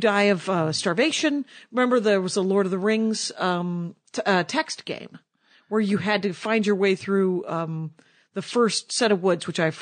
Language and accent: English; Wisconsin, United States; Because I'm from Wisconsin